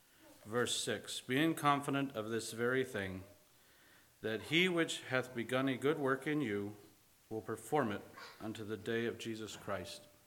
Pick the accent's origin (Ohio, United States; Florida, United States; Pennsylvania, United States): Pennsylvania, United States; Lancaster; As Paul said … We're from the Lancaster area here in Pennsylvania.